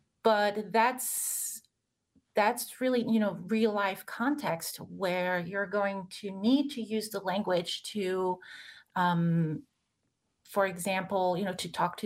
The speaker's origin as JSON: {"language": "English", "town": "Strasbourg", "region": "Grand Est", "country": "France", "tie": "born or raised there", "second_language": "English", "said": "I grew up in France, in Strasbourg, which is one of 3 capitals of Europe. It's right on the German border. So I was exposed to lots of different languages at an early age."}